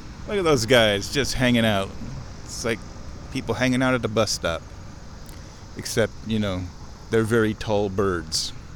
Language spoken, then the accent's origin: English; Nebraska, United States; I am not an American. I'm a Nebraskan.